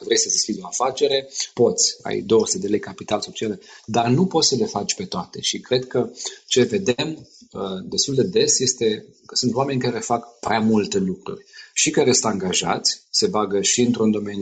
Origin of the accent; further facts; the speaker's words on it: Oradea, Bihor County, Romania; Eram student la Oradea și am devenit membru AES, cu Asociația Sfințească. Eu sunt din Oradea, da.